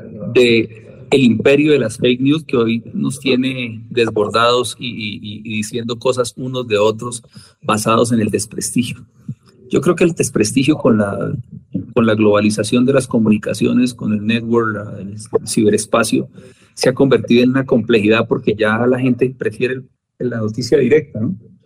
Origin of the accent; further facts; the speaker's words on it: Colombia; realmente somos colombianos dañando a otros colombianos